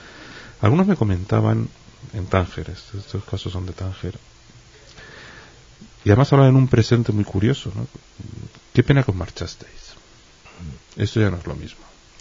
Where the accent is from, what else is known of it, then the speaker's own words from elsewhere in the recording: Madrid, Community of Madrid, Spain; born there; Yo como sabes, yo nací en Madrid, mi familia paterna sí era de Tetuán.